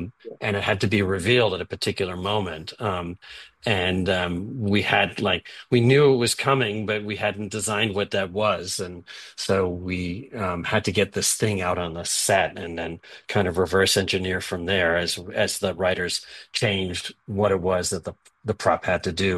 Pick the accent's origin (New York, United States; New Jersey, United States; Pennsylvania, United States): New York, United States; New York City; I grew up in New York City, and I went to the Neighborhood Playhouse, and I went to Herbert Burghoff Studio